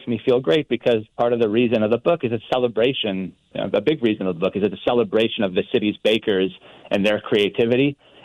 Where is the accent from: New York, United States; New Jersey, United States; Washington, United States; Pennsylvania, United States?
New York, United States; now in New Orleans, United States; So I'm a New Yorker originally, which makes people, you know, gasp and frown sometimes. But, you know, fell in love with New Orleans and fell in love with King Cake, and I've been here for 16 years.